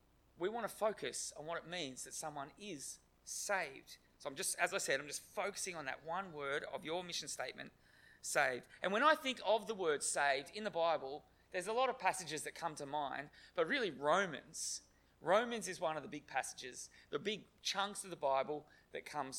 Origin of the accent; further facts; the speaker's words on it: Sydney, New South Wales, Australia; I came from Sydney once upon a time, and I was from the Anglican Diocese of Sydney